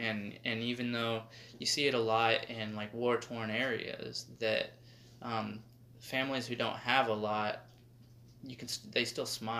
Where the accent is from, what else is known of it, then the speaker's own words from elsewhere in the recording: Arizona, United States; And I'm from Arizona.